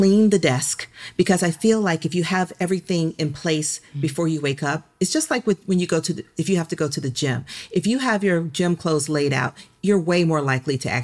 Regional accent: Atlanta, Georgia, United States; Because the book is about growing up in Atlanta during the child murders

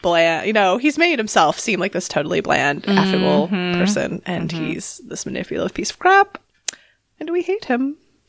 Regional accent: Maryland, United States; But we're also from Maryland.

